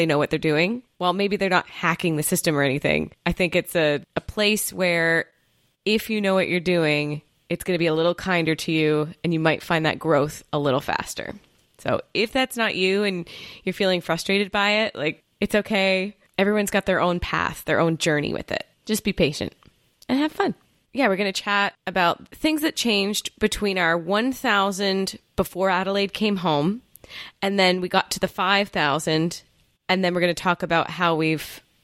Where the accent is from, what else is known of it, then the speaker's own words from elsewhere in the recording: Toronto, Ontario, Canada; And I'm from Toronto. I'm from the area of Toronto, and we live in Toronto now.